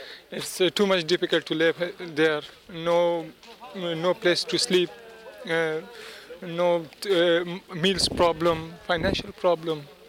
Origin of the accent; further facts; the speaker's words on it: Afghanistan; English is a second language; I'm from Afghanistan. I have been there for 2 months, and I'm trying to go to UK